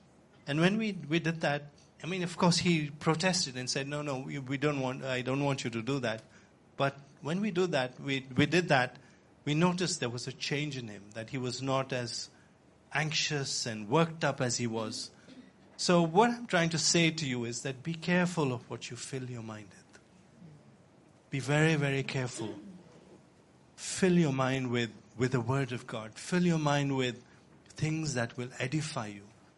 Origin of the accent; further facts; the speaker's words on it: India; You know, I come from India. And India is a place where yoga started.